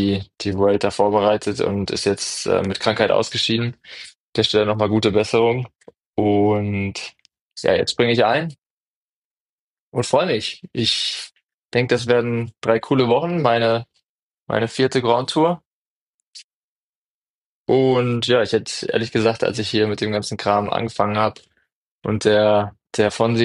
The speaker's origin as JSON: {"language": "German", "town": "Arnsberg", "region": "North Rhine-Westphalia", "country": "Germany", "tie": "born or raised there", "said": "endlich mal in Essen und auch in Neheim, Arnsberg, in meiner Heimat, die Deutschlandtour zu fahren."}